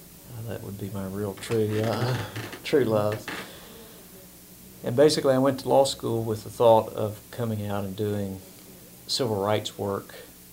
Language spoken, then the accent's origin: English; Greensboro, North Carolina, United States; I grew up in Greensboro, in a predominantly black community during desegregation